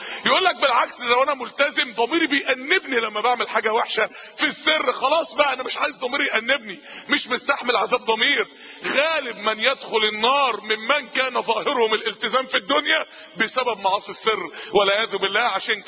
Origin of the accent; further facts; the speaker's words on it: Egypt; عندنا في مصر